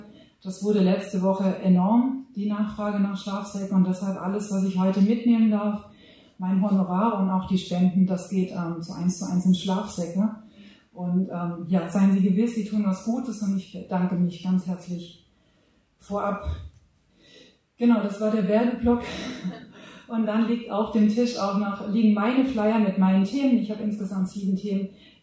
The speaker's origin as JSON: {"language": "German", "region": "Baden-Württemberg", "country": "Germany", "tie": "born there", "said": "Ich bin 1979 in der Nähe von Stuttgart geboren, bin jetzt also 44 Jahre alt."}